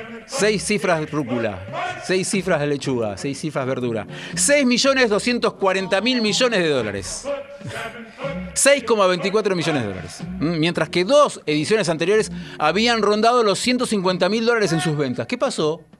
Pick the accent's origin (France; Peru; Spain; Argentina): France; Spanish is a second language; Porque yo soy francés, pero del interior. Yo cuando voy a París enseguida se dan cuenta que no soy de ahí.